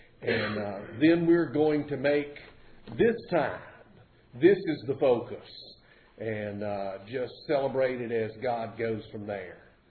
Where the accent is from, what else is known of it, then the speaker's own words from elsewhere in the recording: Burlington, North Carolina, United States; and my roots are really in the Piedmont. I grew up in Burlington, but my mother was an eastern North Carolina girl